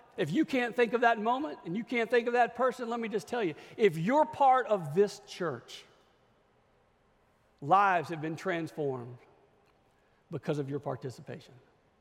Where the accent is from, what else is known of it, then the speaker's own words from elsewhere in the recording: Louisiana, United States; We had a phrase where I grew up in Louisiana, probably unrecognizable to the intelligent world